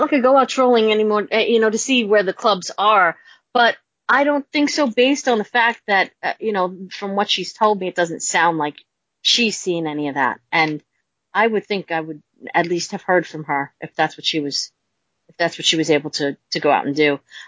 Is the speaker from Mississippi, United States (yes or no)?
no; New York, United States; I grew up in New York, and when I graduated high school, it was legal to drink at 18.